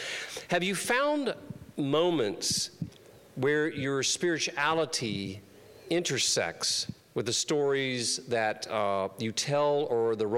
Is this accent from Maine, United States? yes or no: no; Texas, United States; yeah, I'm a Texan, proud Texan.